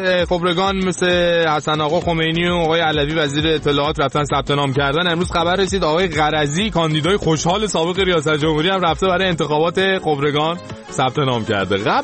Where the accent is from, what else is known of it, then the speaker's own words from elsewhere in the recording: Iran; به عنوان یه ایرانی